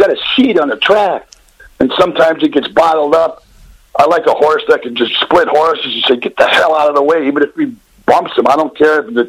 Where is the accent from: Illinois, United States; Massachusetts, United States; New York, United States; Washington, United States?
Illinois, United States; Cicero; Yeah, I grew up in Cicero over on Laramie, right where the racetracks are.